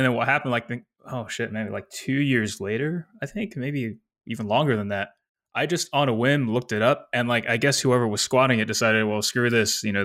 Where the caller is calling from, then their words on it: Nashville, Tennessee, United States; I am calling from Nashville, Tennessee, in the United States.